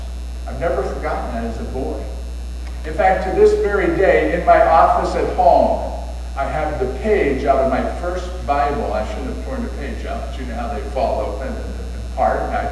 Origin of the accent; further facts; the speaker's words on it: Waynesboro, United States; my home church where we grew up together in Waynesboro.